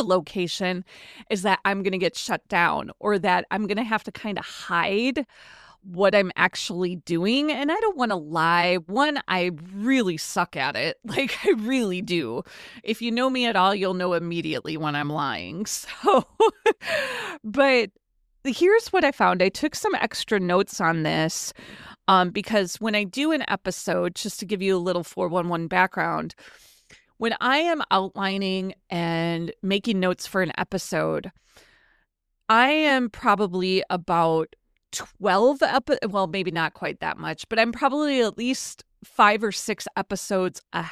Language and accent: English; Wisconsin, United States; we went out to Peshtigo, which is a very small town in my home state of Wisconsin.